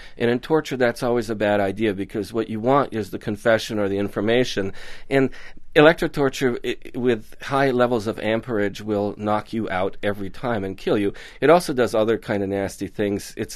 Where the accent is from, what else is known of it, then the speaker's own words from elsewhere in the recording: Iran; growing up in Iran